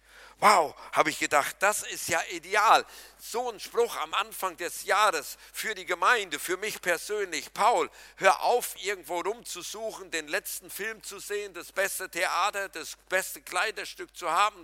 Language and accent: German; Krombach, North Rhine-Westphalia, Germany; wir haben bei uns in der Heimat in Krombach einen Bierbrunnen im Dorf.